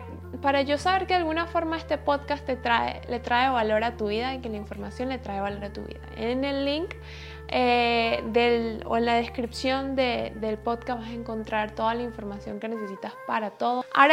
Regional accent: Venezuela; moved away as an adult; now in Vienna, Austria; desde hace 5 años que yo me mudé de Venezuela, que terminé de estudiar medicina y me mudé a Viena

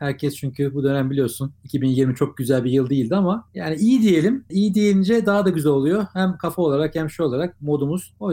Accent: Ankara, Turkey; now in Istanbul, Turkey; Ben bir Ankara çocuğuyum. Öyle başlayalım. Yani orada doğdum, orada büyüdüm. Hayalim İstanbul'da olmaktı. 2000 senesinde geldik.

